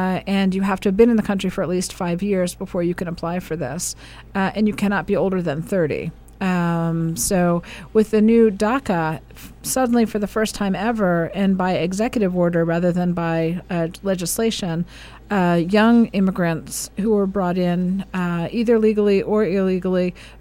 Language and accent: English; Washington, District of Columbia, United States; Well, I grew up in Washington, D.C., and in Washington, D.C., I was always surrounded by people speaking many languages